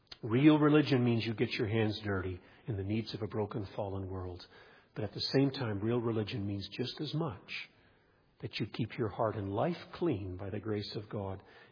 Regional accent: Nigeria; now in North America; I grew up in Nigeria and we had a cashew tree.

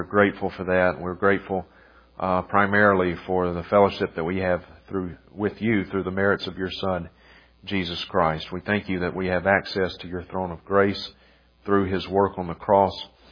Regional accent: Vicksburg, Mississippi, United States; moved away as an adult; now in Idaho, United States; I'm originally from Mississippi, born and reared in Vicksburg, Mississippi, but my wife Kathy and I moved up to Idaho about 4 years ago, a beautiful area of the country.

